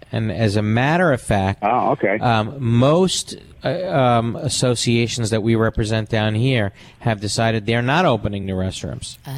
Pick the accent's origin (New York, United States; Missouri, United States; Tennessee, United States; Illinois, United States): New York, United States; All right, I'm from Sheepshead Bay.